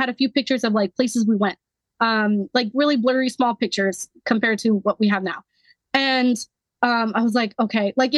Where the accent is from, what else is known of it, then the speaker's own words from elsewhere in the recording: United States; I'm Pakistani and I grew up in America. That's it.